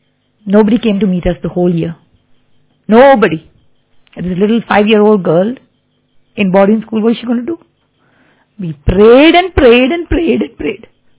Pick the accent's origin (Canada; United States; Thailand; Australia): Thailand; 5 year old child being from Thailand, I'm from Thailand